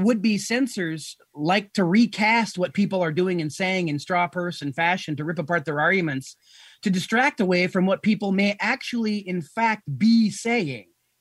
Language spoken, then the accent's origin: English; Pennsylvania, United States; now in California, United States; I grew up in Pennsylvania.